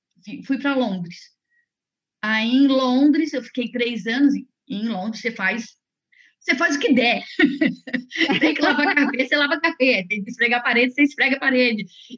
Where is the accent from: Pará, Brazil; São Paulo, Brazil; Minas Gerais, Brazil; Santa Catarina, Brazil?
Santa Catarina, Brazil; Florianópolis; Eu sou manezinha da ilha, literalmente. Nascida, crescida, vivida, cuspida, o que seja em Florianópolis. Eu cresci onde todo mundo vai, quer passar as férias.